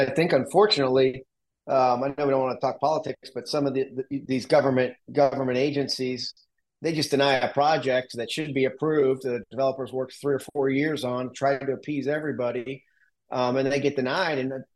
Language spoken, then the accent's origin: English; Florida, United States; So, I mean, I grew up in the Tampa Bay area, second generation real estate kid